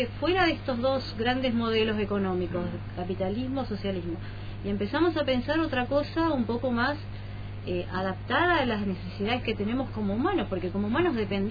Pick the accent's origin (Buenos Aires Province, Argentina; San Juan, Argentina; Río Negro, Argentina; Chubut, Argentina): Buenos Aires Province, Argentina; Bahía Blanca; yo vengo de Bahía Blanca, bueno, Bahía Blanca es medio facho, ¿no? Pero es como que me ven como porteña